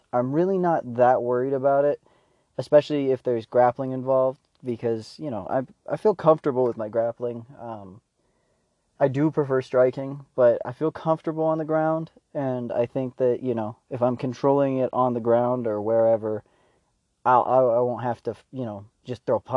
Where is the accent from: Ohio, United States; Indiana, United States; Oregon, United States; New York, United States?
Oregon, United States; I'm actually originally from Oregon, and I hope someday I end up back there because the weather's a little bit better.